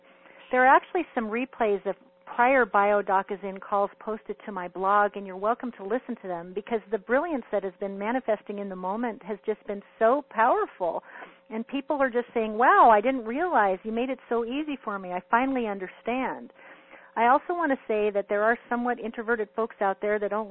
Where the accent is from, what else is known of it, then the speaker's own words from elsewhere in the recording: California, United States; I'm from the San Fernando Valley. I graduated from Cal State Northridge.